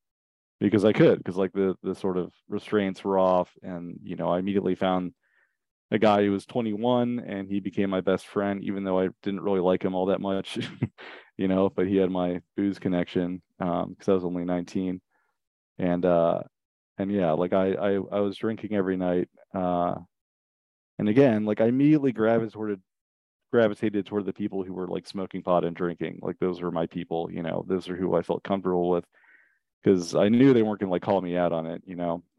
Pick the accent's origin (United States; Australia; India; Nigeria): United States; Richmond, Virginia; now in Vermont, United States; I grew up in Richmond, Virginia, in the suburbs, and from an early age, like my childhood was really awesome, actually.